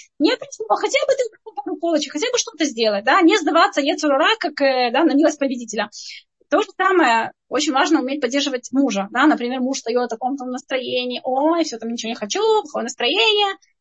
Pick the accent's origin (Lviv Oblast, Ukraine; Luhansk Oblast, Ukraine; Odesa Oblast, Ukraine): Odesa Oblast, Ukraine; Odesa; я одесситка, выросла на море и привыкла летом каждое утро ходить на море